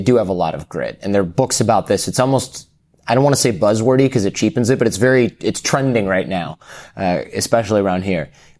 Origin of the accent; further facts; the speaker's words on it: Detroit, Michigan, United States; someone from my hometown of Detroit, Michigan.